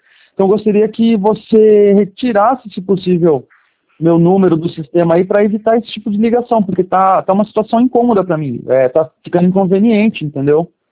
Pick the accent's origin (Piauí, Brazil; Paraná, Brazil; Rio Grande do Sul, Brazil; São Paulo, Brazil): São Paulo, Brazil; Cabreúva; Eu sou de Cabreúva.